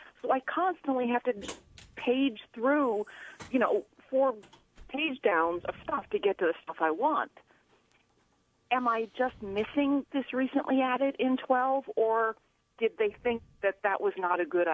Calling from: Queensbury, New York, United States; Queensbury

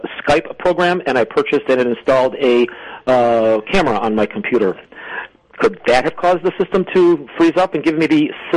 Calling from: Rochester, New York, United States; The city of Rochester.

